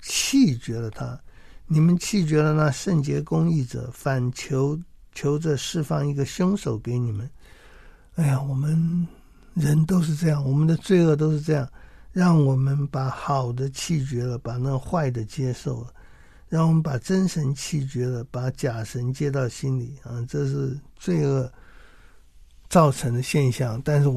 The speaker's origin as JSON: {"language": "Chinese", "country": "China", "said": "我们中国人对这个名有时有点迷信的"}